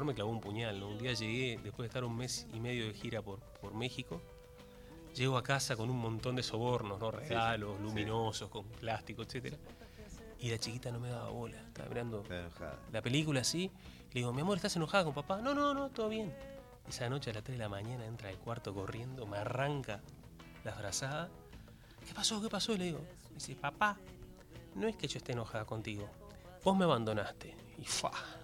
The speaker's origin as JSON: {"language": "Spanish", "region": "Rocha", "country": "Uruguay", "tie": "born or raised there", "said": "volver a tocar donde yo me crié, que es en la Costa de Rocha, ¿no?"}